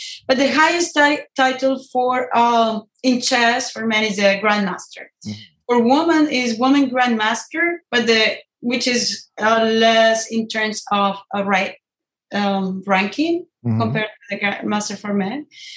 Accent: Ibagué, Tolima, Colombia; English is a second language; I grew up in Colombia.

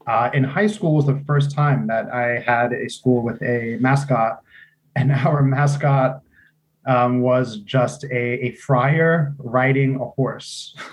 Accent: Huntington, New York, United States; So I am from New York, from a Long Island, a small town called Huntington.

